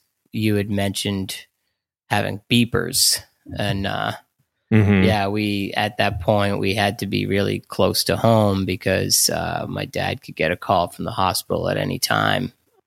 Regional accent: New Hampshire, United States; We grew up in the White Mountains of New Hampshire and really found ourselves deep in those woods many a nights.

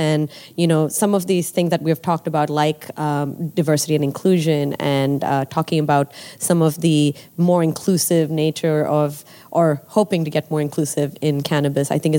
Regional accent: Nigeria; I grew up in Nigeria. So, you know, being in Africa, I think I had a healthy respect for technology and the power of technology

